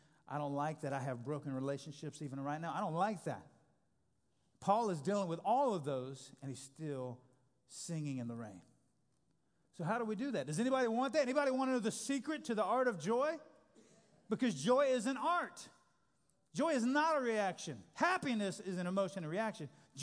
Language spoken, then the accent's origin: English; New Orleans, Louisiana, United States; I grew up in New Orleans, and the houses there have to be built on what's called pylons.